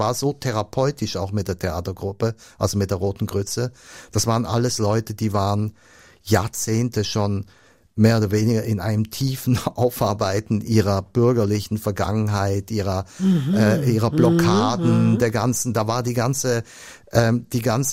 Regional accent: Switzerland; Ich bin ja Schweizer, also Entschuldigung, ich komme aus gut bürgerlichen Verhältnissen.

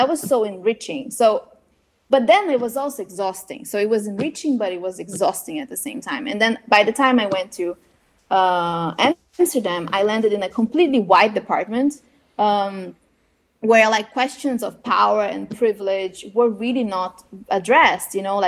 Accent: Brazil; English is a second language; now in Netherlands; my experience of growing up in Brazil, understanding the reality of Brazil

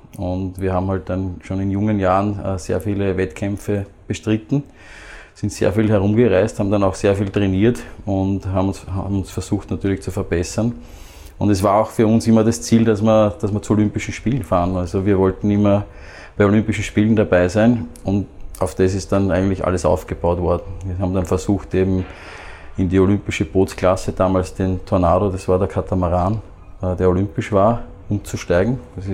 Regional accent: Vienna, Austria; Ja, ich bin hier aufgewachsen in Wien und gar nicht weit weg von hier eigentlich.

